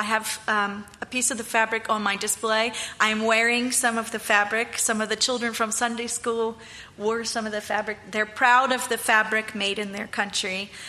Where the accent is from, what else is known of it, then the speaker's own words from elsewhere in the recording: Brogue, Pennsylvania, United States; also born or lived in Zambia; Mount Zion Baptist Church, and I grew up there in Brogue.